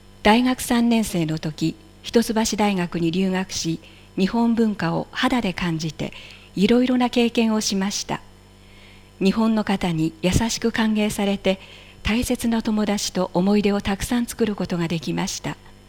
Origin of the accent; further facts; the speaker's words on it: Juiz de Fora, Minas Gerais, Brazil; first language Portuguese; Japanese is a second language; also born or lived in Birmingham, United Kingdom; ブラジルの東南に位置するミナスジェライス州ジュイス・デ・フォラ市の出身です。